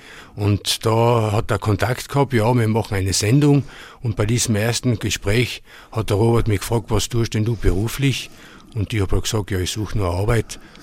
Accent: Lienz, Tyrol, Austria; born there; Ja, also ich persönlich bin in Lienz geboren. Meine Eltern seien an sich zugerast, wenn man so sagen darf. Mein Vater ist aus dem Grödental abstammungsmäßig.

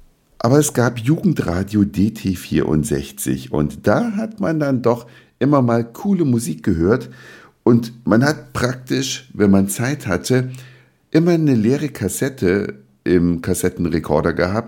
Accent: East Germany, Germany; ich bin in der DDR aufgewachsen

